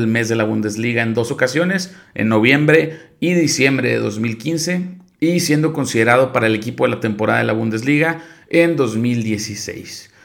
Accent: Mexico

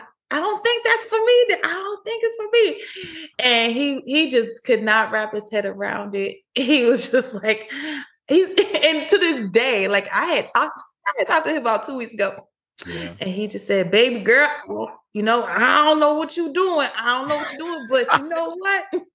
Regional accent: Tacoma, Washington, United States; And so I'm originally from Tacoma, as I said, and yes, it rains all the time, y'all.

